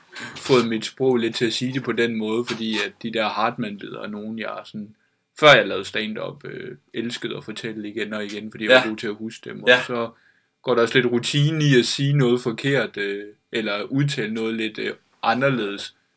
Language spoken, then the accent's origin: Danish; Region of Southern Denmark, Denmark